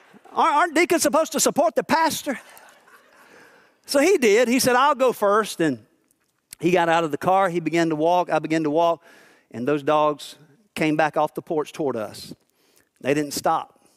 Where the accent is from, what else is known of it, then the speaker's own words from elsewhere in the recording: South Carolina, United States; Yeah, I'm from South Carolina.